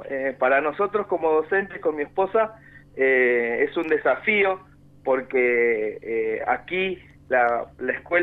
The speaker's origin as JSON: {"language": "Spanish", "town": "Ushuaia", "region": "Tierra del Fuego", "country": "Argentina", "said": "Yo soy de Ushuaia, mi familia es de Ushuaia."}